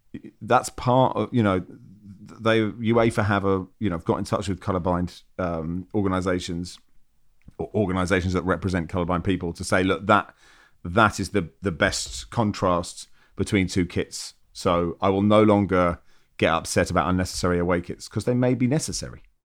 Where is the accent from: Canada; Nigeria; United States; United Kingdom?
United States; Charlotte, North Carolina; By the way … from Charlotte, North Carolina in the USA.